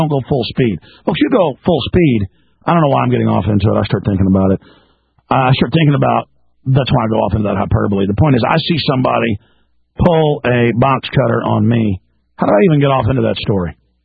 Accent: Dallas, Texas, United States; A lot of times I got in fights and people were just as crazy as I was growing up in Dallas.

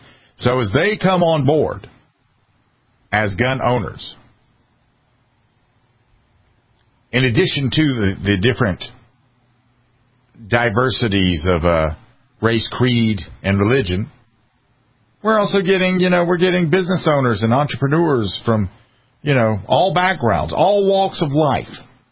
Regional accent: the South, United States; I served in the military. I was raised in the South.

